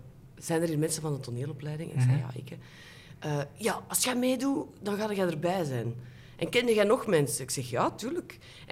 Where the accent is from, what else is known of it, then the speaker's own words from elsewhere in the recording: Kooigem, Flanders, Belgium; also born or lived in Kortrijk; Opgegroeid in Kooigem, geboren in Kortrijk.